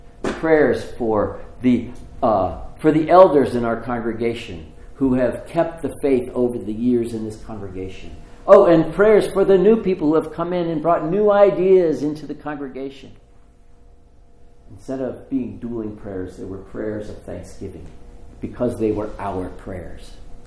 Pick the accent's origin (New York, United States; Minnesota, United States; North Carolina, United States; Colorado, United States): North Carolina, United States; I came from North Carolina for this?